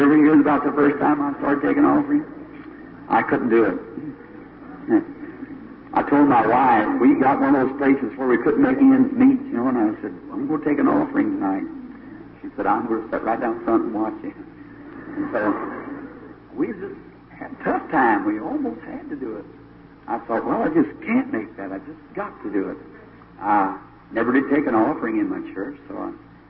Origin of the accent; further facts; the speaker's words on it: Jeffersonville, Indiana, United States; maybe at my hometown in Jeffersonville, if I could get that auditorium there, right where this was ministered to me